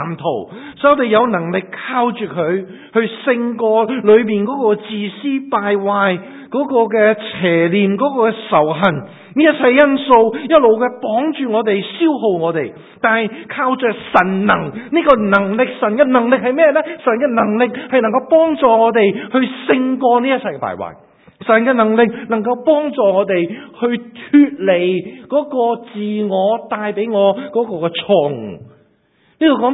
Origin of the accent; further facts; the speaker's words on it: Hong Kong; also born or lived in China; 我好细个就从大陆嚟去香港，咁离开父母，好多经过呢啲嘅事，到香港跟住读书，跟住做嘢吓